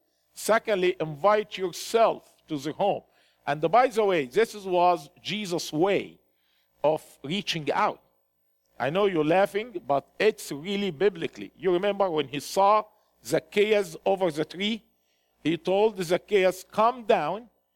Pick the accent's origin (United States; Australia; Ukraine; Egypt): Egypt; I said, "I'm from Egypt."